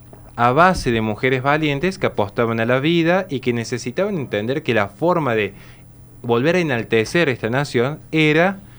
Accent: Argentina; El Partido Colorado, según lo muy poco que puedo conocer siendo argentino, es ciertamente un partido político.

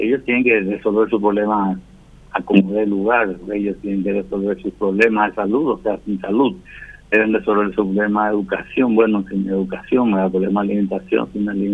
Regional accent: Paraguay; para que yo sea paraguayo

